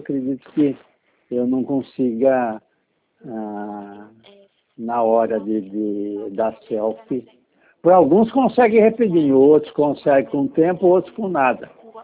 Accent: Araraquara, São Paulo, Brazil; eu sou de Araraquara, nasci em Araraquara.

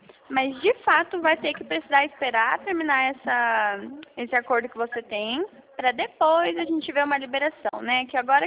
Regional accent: Bauru, São Paulo, Brazil; na verdade eu sou de Bauru

